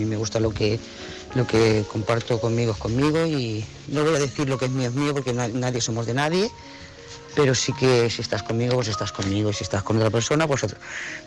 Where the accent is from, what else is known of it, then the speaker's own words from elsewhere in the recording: Lloret de Mar, Catalonia, Spain; de Lloret de Mar.